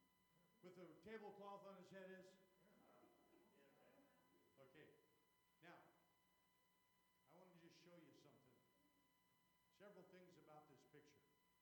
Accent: Indiana, United States; I'm a hayseed from Indiana. I was raised in this alley right out here.

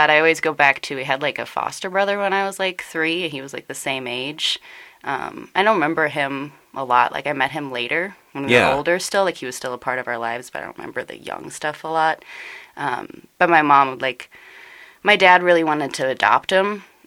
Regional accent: Kansas, United States; I grew up, until I was 15, I grew up on a wheat farm in the middle of Kansas.

